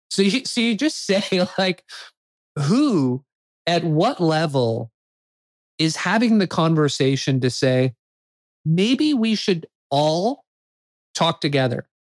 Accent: Canada; as a Canadian who believes in Canada, who believes in Vancouver

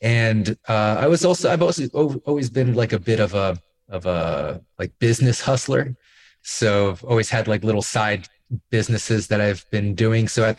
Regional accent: Miami Beach, Florida, United States; I grew up in Miami Beach. I was very lucky. I grew up in Miami Beach.

